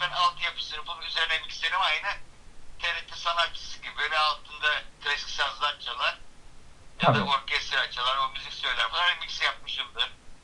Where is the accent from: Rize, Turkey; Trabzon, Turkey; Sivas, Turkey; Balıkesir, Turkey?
Balıkesir, Turkey; Bandırma; Sonra oradan Bandırma'ya geldim. Asıl memleketim burası, buraya geldim.